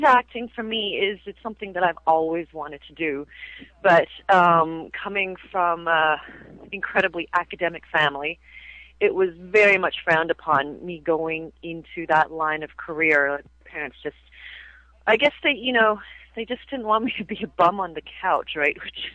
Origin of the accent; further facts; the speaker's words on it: Canada; accent: Canadian; also born or lived in Asia; And I'd always wanted to return to Canada, and plus I never really lost the Canadian accent. And, you know, I feel I am Canadian.